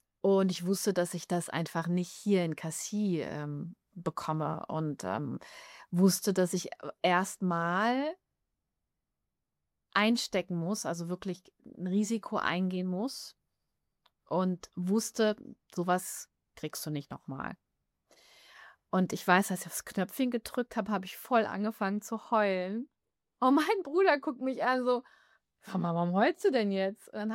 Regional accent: Hamburg, Germany; moved away; zu Hause in Hamburg nochmal war, zu Besuch in meiner alten Heimat.

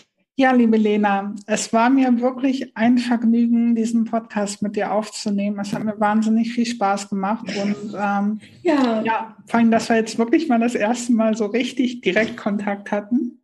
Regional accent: Harz, Germany; viele, viele Grüße in den Harz, in meine Heimat und bis bald.

